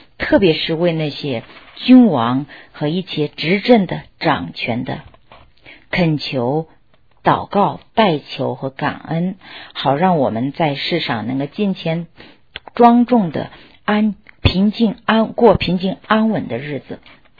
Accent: China; moved away; 我们中国人只要吃饭的都知道盐的功用哈。我小的时候在国内的时候，家里每年到过年的时候都会腌腊肉

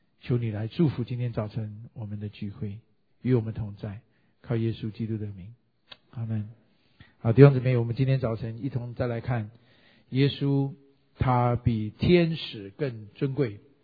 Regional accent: China; 我们其实中国人还有另外一个情人节

